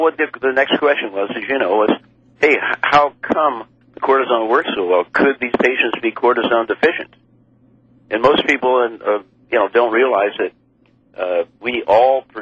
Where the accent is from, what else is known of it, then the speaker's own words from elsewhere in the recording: Washington, United States; born there; Because, you know, I was born in Puget Sound. I'm out in the woods, and I got to get out.